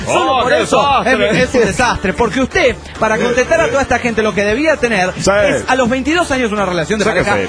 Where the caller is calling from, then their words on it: Quito, Pichincha, Ecuador; de Quito, Ecuador.